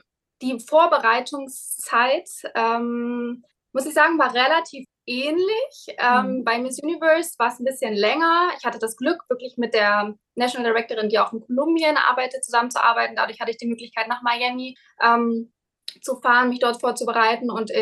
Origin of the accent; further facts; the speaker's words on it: Leipzig, Saxony, Germany; Da habe ich durch eine Bekannte davon erfahren, dass eine Wahl in meiner Heimatstadt Leipzig stattfindet.